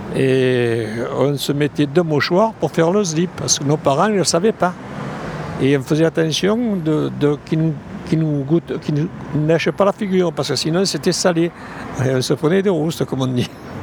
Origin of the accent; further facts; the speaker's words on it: Marseille, Provence-Alpes-Côte d'Azur, France; Et mes grands-parents maternels étaient tous corses. Mais moi, je suis marseillais et français. Français, particulièrement.